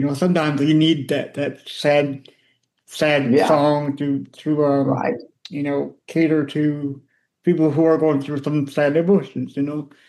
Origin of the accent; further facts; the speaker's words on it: Austin, Texas, United States; born there; now in Lexington, United States; I was born in Texas, Austin.